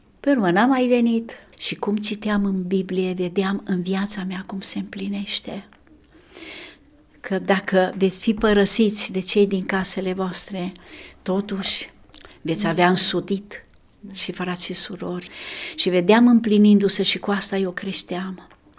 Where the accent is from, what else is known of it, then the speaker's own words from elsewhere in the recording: Bistrița, Bistrița-Năsăud, Romania; sunt de la Bistrița, suntem mulți copii în familie